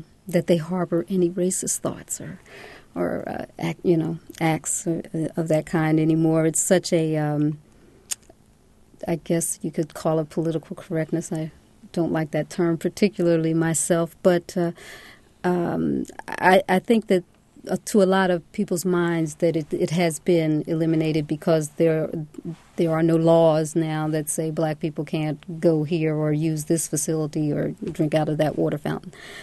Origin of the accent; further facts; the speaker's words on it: Philadelphia, Pennsylvania, United States; As a matter of fact, most of the elementary and, at that time, it was junior high, schools that I went to were integrated.